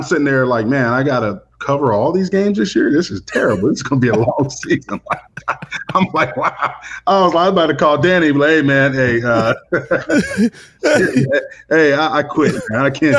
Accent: Florida, United States; I'm from Florida, so we both.

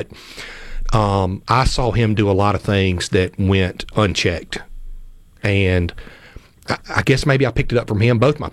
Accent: Clarksdale, Mississippi, United States; now in Oxford, United States; Clarksdale, Mississippi.

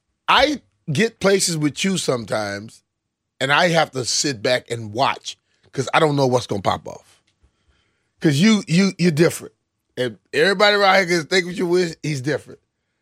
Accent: Louisiana, United States; I grew up in Louisiana. True. There was a million hurricanes. Never got in the water.

